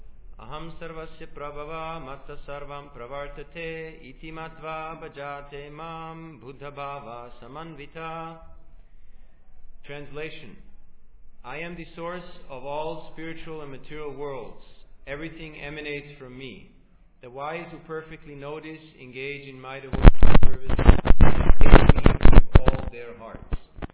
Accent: Switzerland; also born or lived in Mayapur, India; I'm from Switzerland, but I live part of my life in Mayapur, India, West Bengal.

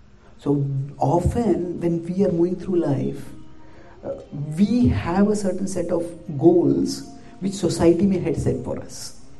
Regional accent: India; born there; And I was born in India.

